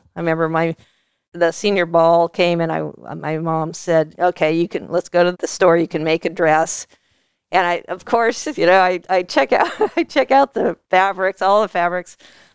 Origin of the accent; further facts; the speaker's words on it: Walnut Creek, California, United States; I was born in Marin and raised in the far East Bay. So Walnut Creek, Pleasant Hill, Lafayette area, right in the middle of those three towns.